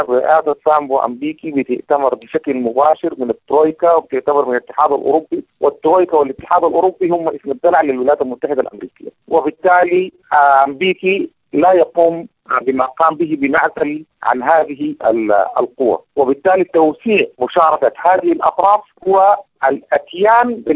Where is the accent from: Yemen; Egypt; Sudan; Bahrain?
Sudan; لا بد من أن نلتزم كسودانيين بأن لا مخرج للأزمة السودانية إلا بإرادة السودانيين.